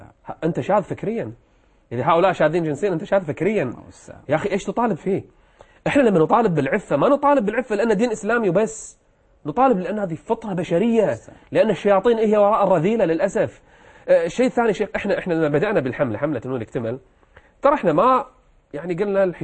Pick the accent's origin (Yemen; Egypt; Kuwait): Kuwait; عندنا بالكويت